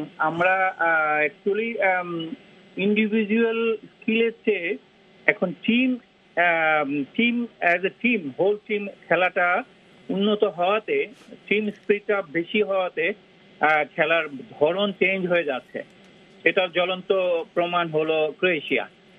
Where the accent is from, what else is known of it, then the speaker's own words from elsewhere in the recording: Bangladesh; আমি যখন খেলতাম বা আমরা যারা মানে বাংলাদেশি বা ওই দিকের, আমরা সবসময় ব্রাজিল আর আর্জেন্টিনার একটা দেখেছি